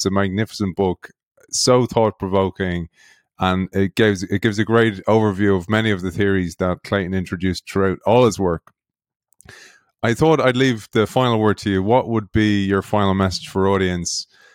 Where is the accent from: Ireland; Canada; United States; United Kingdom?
Ireland; See, us Irish, we're everywhere.